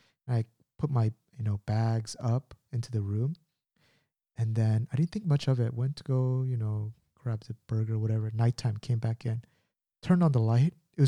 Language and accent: English; United States; So my dad, like I grew up in the States when I was growing up, my dad didn't have many friends.